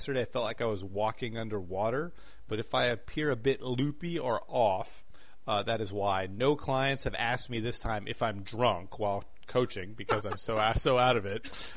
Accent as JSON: {"language": "English", "town": "Centerville", "region": "Ohio", "country": "United States", "said": "One, because I'm from Centerville where this CrossFit is."}